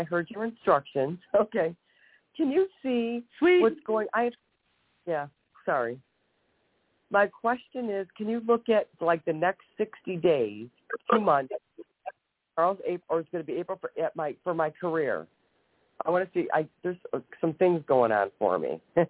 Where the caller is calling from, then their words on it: Ohio, United States; from Ohio.